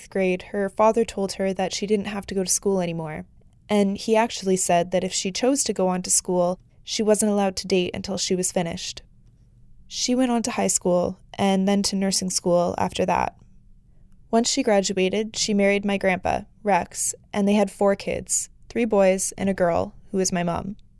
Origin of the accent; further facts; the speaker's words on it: Canada; My mom, who is my grandmother's daughter, married a Canadian, so I was born and raised in Canada.